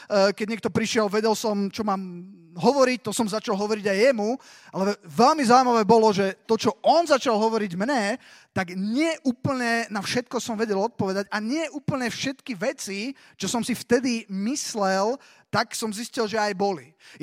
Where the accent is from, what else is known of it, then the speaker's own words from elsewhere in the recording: Bratislava, Bratislava Region, Slovakia; som z Bratislavy, zo zboru Slovo života.